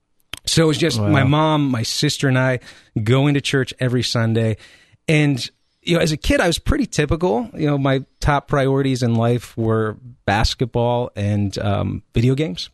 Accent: Colorado, United States; now in Ohio, United States; Well, I'm originally from Colorado, or what I refer to as the Promised Land.

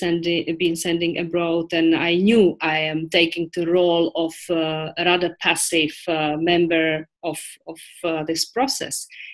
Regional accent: Czechia; Well, as you said, yes, I come from the Czech Republic.

